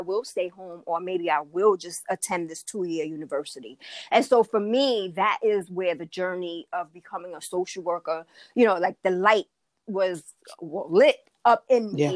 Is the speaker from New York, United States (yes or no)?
yes; New York City, New York, United States; I grew up in Harlem, New York City, which is, you know, a very, you know, Black and Latino neighborhood.